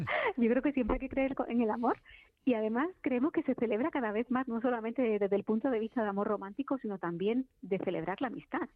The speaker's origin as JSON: {"language": "Spanish", "country": "Spain", "said": "también como españoles"}